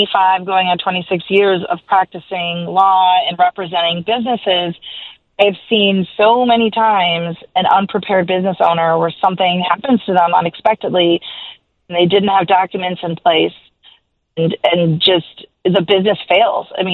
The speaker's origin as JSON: {"language": "English", "town": "Arlington Heights", "region": "Illinois", "country": "United States", "tie": "born or raised there", "said": "Well, yes, I am from, I'm born and raised in the Arlington Heights, and chose to raise my family there as well."}